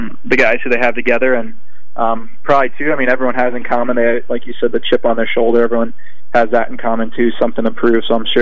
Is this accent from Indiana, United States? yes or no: no; Orlando, Florida, United States; Orlando, Florida.